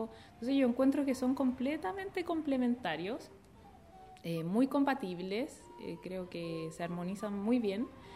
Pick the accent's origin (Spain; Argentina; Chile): Chile; Viña del Mar, Valparaíso; Venía, bueno, yo soy de Viña del Mar, viajaba cada cierto tiempo a tomar clases bastante extensas